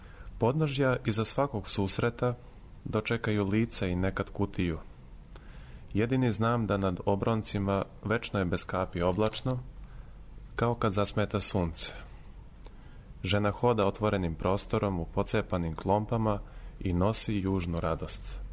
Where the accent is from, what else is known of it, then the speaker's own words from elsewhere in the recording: Majdanpek, Southern and Eastern Serbia, Serbia; zato što je Timočka krajina moj prostor, s obzirom da sam rođen u Majdanpeku i tamo živim